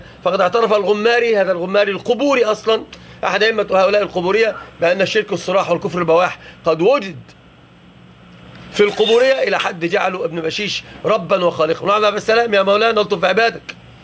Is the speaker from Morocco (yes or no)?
yes; Morocco; وإن عندنا بالمغرب